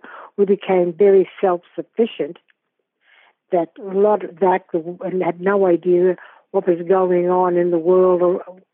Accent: Queensland, Australia; I'm an Aboriginal woman from southeast Queensland. I grew up on the Sherbeg Aboriginal community in southeast Queensland.

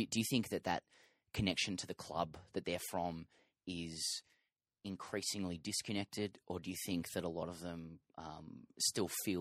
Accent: Sydney, New South Wales, Australia; I'm from Sydney.

